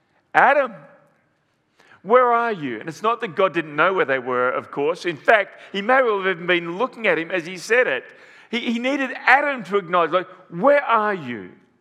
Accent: Broadford, Victoria, Australia; also born or lived in Swan Hill; I was born in Swan Hill, but I got to Broadford pretty early, and kind of for the first 7 years of my life, I lived in Broadford, a country town about an hour north of Melbourne.

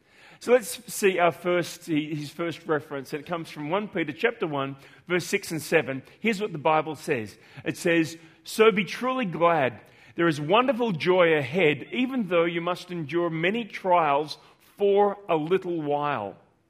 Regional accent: Australia; that's a fairly sobering reality as an Australian

